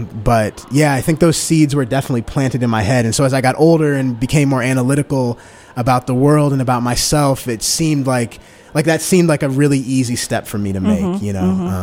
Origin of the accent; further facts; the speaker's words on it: Angola, Indiana, United States; Oh, yes, but no, I'm from Angola, Indiana.